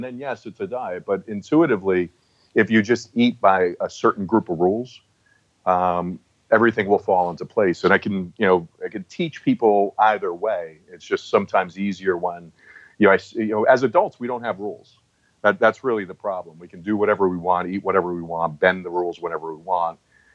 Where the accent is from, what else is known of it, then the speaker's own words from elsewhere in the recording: New Jersey, United States; I'm from New Jersey, and I was so afraid.